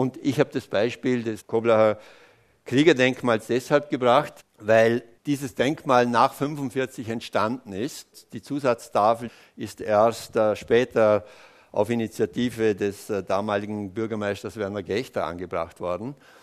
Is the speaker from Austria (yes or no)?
yes; Altach, Vorarlberg, Austria; Ich habe zwei Heimatbücher hauptverantwortlich gemacht, nämlich das meiner Heimatgemeinde Altach